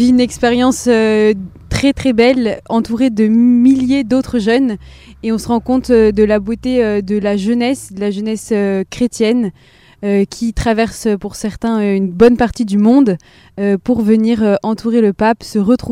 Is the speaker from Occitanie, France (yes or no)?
yes; Tarbes, Occitanie, France; born there; Parce que je suis née à Tarbes